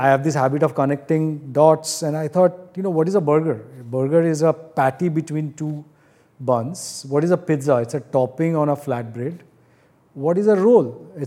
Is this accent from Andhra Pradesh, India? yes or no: no; Kolkata, West Bengal, India; I'm from Calcutta, and you know, people say Bengali entrepreneur is like an oxymoron almost.